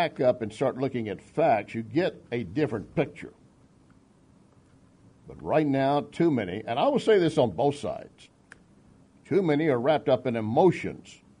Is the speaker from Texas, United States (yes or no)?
yes; Austin, Texas, United States; born there; Austin, Texas, my home state. Austin itself, the city of my birth.